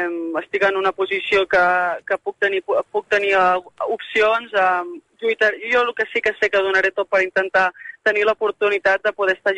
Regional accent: Barcelona, Catalonia, Spain; Barcelona, a casa meu. Sempre dic que jugar a Madrid és jugar a casa, però per mi el meu cor està allà, és d'on soc.

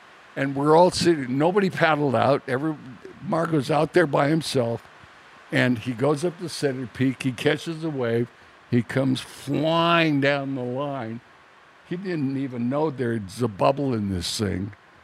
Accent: Hawaii, United States; Growing up in Hawaii, I knew where the good chance of a wave was.

